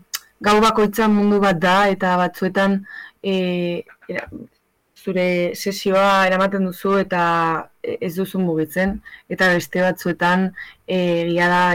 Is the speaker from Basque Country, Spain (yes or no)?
no; Ansoáin, Navarre, Spain; nik Antsoainen jaio naiz eta Antsoainen jarraitzen dut